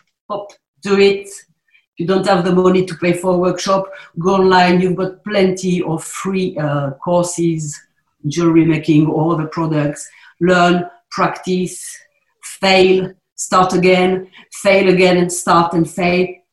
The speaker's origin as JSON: {"language": "English", "region": "South East England", "country": "United Kingdom", "tie": "born or raised there", "said": "But I'm a boy from the South Downs, born and bred"}